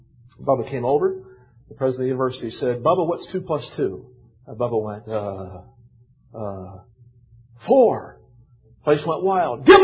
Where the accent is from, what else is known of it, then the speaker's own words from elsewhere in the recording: Clarksburg, West Virginia, United States; I'm from Clarksburg, West Virginia, just down I-79 out of Pittsburgh here. My father still lives there.